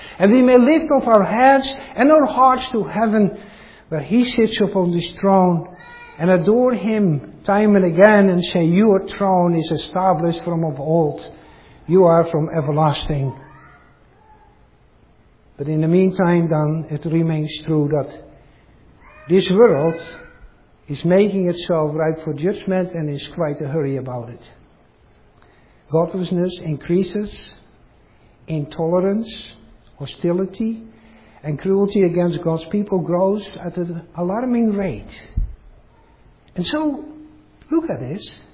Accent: Netherlands; I grew up in the Netherlands, very close to the ocean

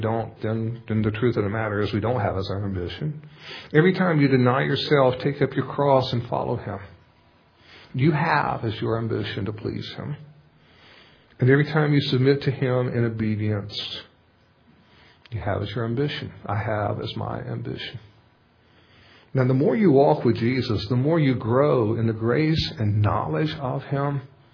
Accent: North Carolina, United States; I come from North Carolina, I've got no class or culture whatsoever.

